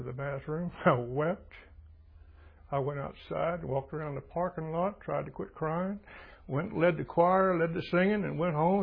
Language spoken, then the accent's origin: English; Arlington, Texas, United States; I grew up in Arlington, Texas.